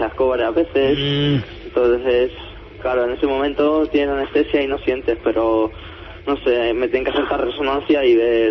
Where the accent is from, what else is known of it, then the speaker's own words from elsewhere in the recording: Madrid, Community of Madrid, Spain; Yo de Alameda de Osuna.